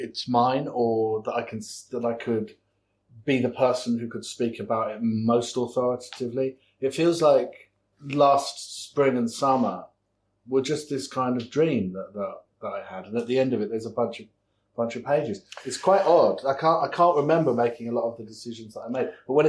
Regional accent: England, United Kingdom; I desperately don't want to do it because I'm English.

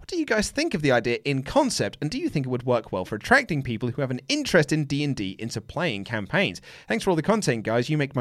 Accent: Oslo, Norway; I was born and raised in Oslo in Norway, but I'm half Swedish, so

